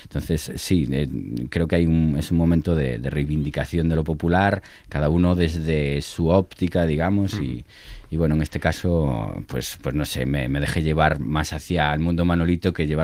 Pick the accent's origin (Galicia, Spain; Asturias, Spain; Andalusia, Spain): Galicia, Spain; Santiago de Compostela; born there; Yo vengo de... Nací en Santiago de Compostela, en un barrio obrero también. Pero en un barrio obrero del norte de España, de Galicia en este caso